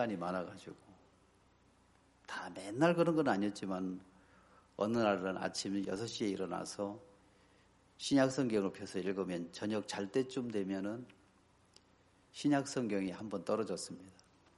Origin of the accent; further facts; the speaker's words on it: Chungcheong, South Korea; 그것을 받아가지고 안 가면 제가 충청도 사람인데 예의에 안 맞는 것 같아가지고 한번 따라갔는데